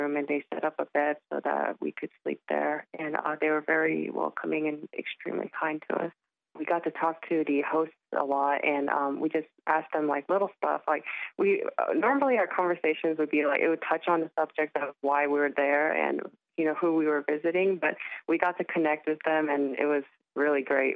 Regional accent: South Korea; now in Atlanta, United States; I am currently residing in Atlanta, Georgia, and I came from South Korea 21 years ago.

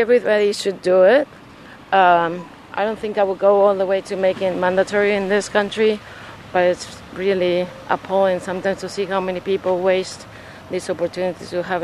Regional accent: Buenos Aires, Argentina; English is a second language; also born or lived in La Plata; Yeah, I was born in La Plata, Argentina. I grew up part of the time there, more in a suburb, on the way to Buenos Aires. And then my dad, who was working in Buenos Aires most of his life, decided that we should move to Buenos Aires itself. So I was there growing up.

